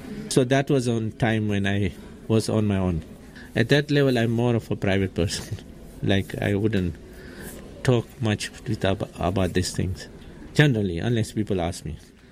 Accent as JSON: {"language": "English", "country": "Tanzania", "tie": "born or raised there", "said": "when I grew up in Tanzania, I was born in 1948, so I started schooling in 1954. And so it was still part of British colony"}